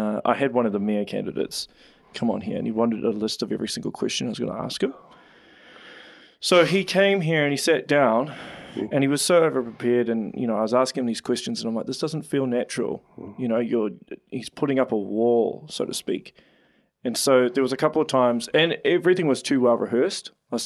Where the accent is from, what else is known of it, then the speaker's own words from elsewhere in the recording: Auckland, New Zealand; moved away; I'm originally from Auckland. I moved down here. I go back to Auckland sometimes